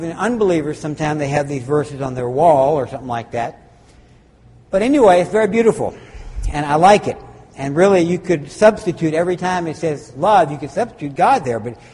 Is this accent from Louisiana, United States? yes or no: yes; Louisiana, United States; You know, in the Civil War, I come from Louisiana. My relatives were, from that part of the country.